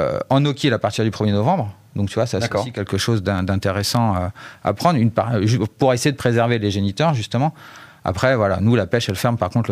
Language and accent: French; Hauts-de-France, France; je suis originaire de pas loin de chez toi, je suis originaire de l'Oise, Picardie, presque le nord, mais je me suis arrêté avant